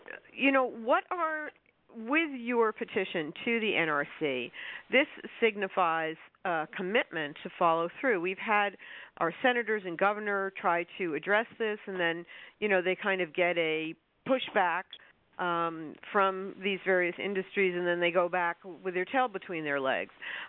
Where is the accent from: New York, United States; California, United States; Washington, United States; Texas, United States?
New York, United States; So, you know, as a New Yorker, the show is broadcast out of New York.